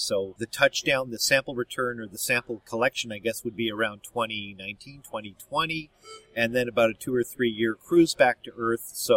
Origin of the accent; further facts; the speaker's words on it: Canada; We're Canadian, we're friendly, everybody loves us